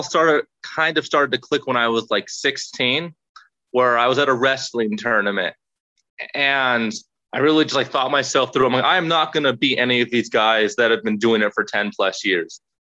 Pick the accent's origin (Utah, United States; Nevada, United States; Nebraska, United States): Nevada, United States; Las Vegas; I was born and raised in Las Vegas